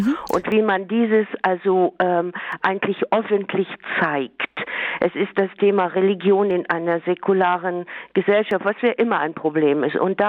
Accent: Kassel, Hesse, Germany; ich komme ja zufällig aus Hessen, aus Kassel

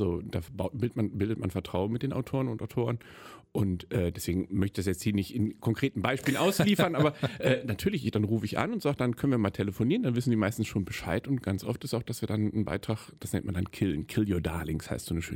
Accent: Kempen, North Rhine-Westphalia, Germany; Ich komme von Kempen, aus Kempen am Niederrhein

